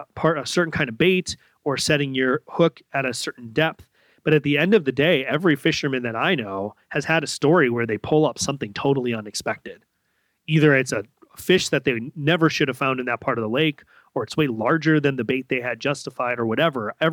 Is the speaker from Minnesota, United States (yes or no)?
yes; Minnesota, United States; I grew up in Minnesota where we have a lot of lakes, and so I spent a lot of time out on the lake fishing.